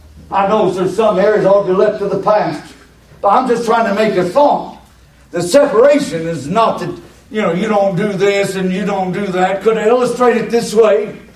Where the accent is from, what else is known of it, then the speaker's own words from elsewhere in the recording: Ardmore, Alabama, United States; I am from Ardmore, Alabama, and I'm not trying to bring worldly things